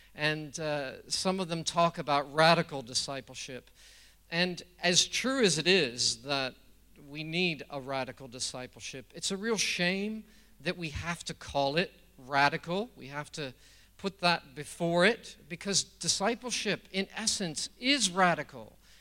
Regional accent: United States; I remember growing up in America, I came from a very Pentecostal background and church

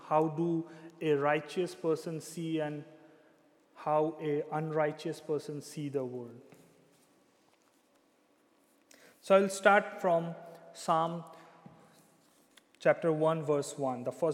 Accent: India; now in Zeist, Netherlands; I'm basically from India

